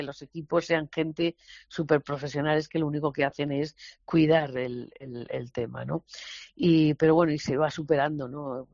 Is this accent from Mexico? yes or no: no; Antequera, Andalusia, Spain; also born or lived in Torrox / Frigiliana; yo soy concretamente de Antequera, pero yo he estado durante casi 30 años de mi vida entre Torrox y Frigiliana, en el monte